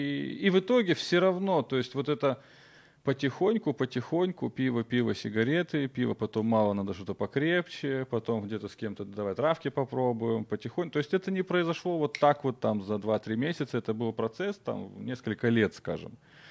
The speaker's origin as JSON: {"language": "Russian", "region": "Kyiv", "country": "Ukraine", "tie": "born there", "said": "я родился в Киеве, вся семья здесь жила в Украине."}